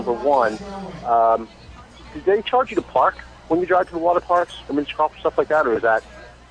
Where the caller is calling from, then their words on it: Pennsylvania, United States; I'm calling from Pennsylvania, actually, about an hour and a half from you guys